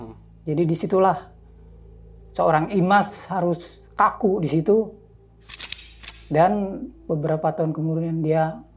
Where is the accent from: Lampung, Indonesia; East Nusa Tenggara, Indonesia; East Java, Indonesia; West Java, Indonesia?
West Java, Indonesia; Bandung; now in Tangerang, Indonesia; Saya asli Bandung dan tinggal di Tangerang.